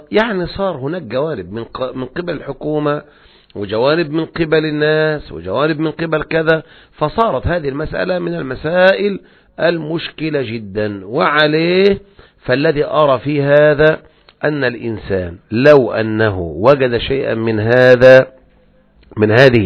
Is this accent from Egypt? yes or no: yes; Egypt; إحنا عندنا في مصر يقولون حسنين ومحمدين